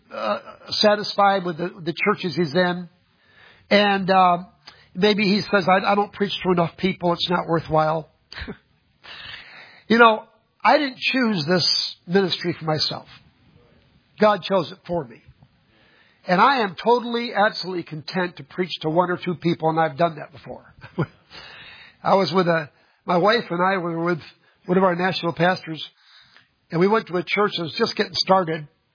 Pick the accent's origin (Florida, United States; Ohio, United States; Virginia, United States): Florida, United States; You picked up that y'all, didn't you? Huh? Yeah, I'm from Florida. That's how they talk down there.